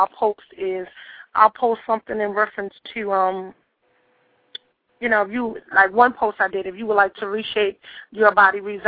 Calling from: Salisbury, North Carolina, United States; I'm calling from Salisbury, North Carolina.

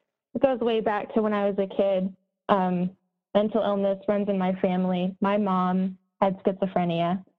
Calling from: Boise, Idaho, United States; I live in Boise, Idaho.

